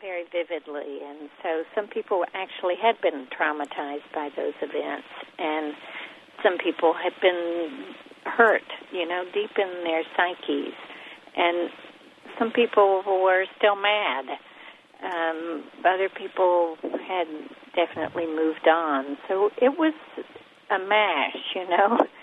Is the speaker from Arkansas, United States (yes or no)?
yes; Arkansas, United States; I went to public schools in the Ozarks, small town public schools and state schools.